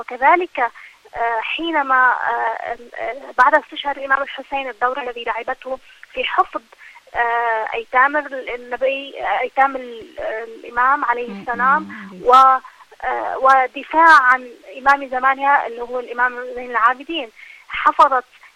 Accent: Lebanon; خاصة أنا أتكلم من لبنان

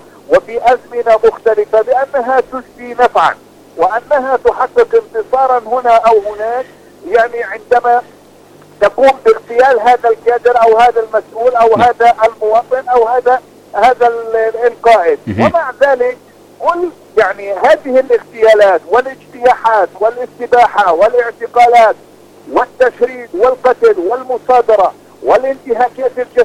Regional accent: Palestine; نحن جنينا كفلسطينيين

